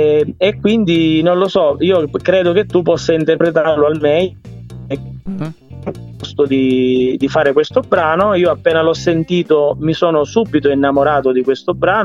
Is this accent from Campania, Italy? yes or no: no; Sicily, Italy; Provincia di Catania, io sono della provincia di Catania